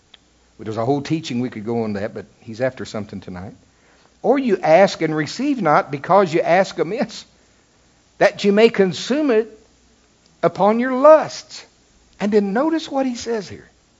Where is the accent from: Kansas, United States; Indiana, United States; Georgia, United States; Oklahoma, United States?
Oklahoma, United States; I'm from Oklahoma. What do you expect?